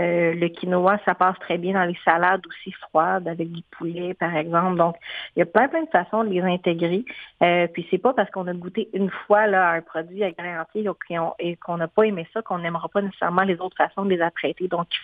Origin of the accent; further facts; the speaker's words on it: Canada; Et en tant que Canadien, on n'en consomme pas assez de fibres dans notre alimentation globalement.